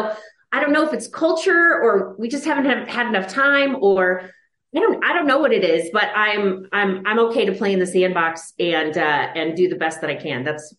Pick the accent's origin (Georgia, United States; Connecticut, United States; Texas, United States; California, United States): Texas, United States; So the truth is, I'm Italian and I'm Texan. So in my DNA is storytelling.